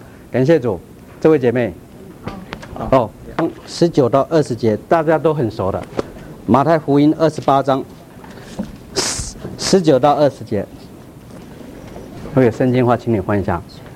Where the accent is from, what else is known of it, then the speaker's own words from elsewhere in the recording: Taipei, Taiwan; moved away as an adult; now in United States; 我是在台湾出生，在台湾在台北长大，那在台湾男孩子都要当兵，对不对？当完兵，我是在台湾的清华大学毕业了